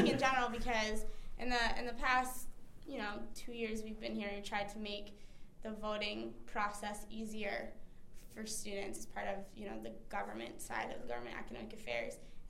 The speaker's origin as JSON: {"language": "English", "region": "Massachusetts", "country": "United States", "said": "He's a hometown boy. We're both from Massachusetts."}